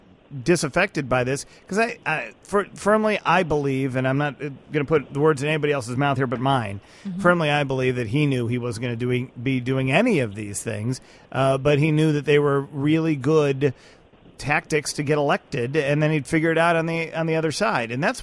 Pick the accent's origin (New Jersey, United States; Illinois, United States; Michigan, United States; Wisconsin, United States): Illinois, United States; Chicago; Listen, Mike, as you well know, we're from Chicago.